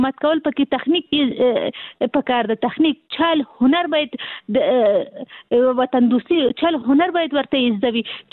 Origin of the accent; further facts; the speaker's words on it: Kabul, Afghanistan; زموږ مرکز موږ خاصي د کابل یو